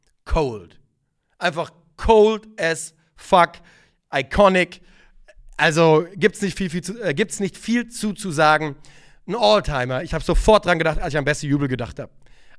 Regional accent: Germany; Als nächstes muss ich sagen, ich bin Deutscher.

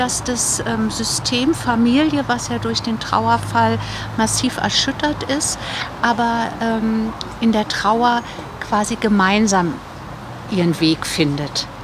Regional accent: Berlin, Germany; now in Bavaria, Germany; Ich komme ursprünglich aus Berlin, lebe aber schon 30 Jahre hier in Bayern und bin Mutter von 3 erwachsenen Kindern

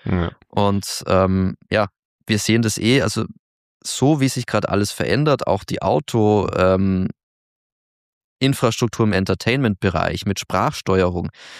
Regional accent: Augsburg, Bavaria, Germany; als Augsburger muss ich diesen Namen noch unterbringen

